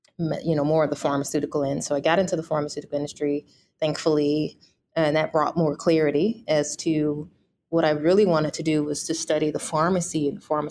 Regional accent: St. Louis, Missouri, United States; I am born and raised in St. Louis. Mm-hmm. So I've been able to kind of go away and come back and go away and come back a few times and see the improvements.

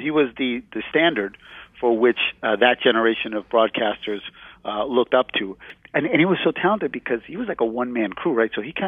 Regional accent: Boston, Massachusetts, United States; Now, as a Yankee hater, you know, as a Bostonian Yankee hater

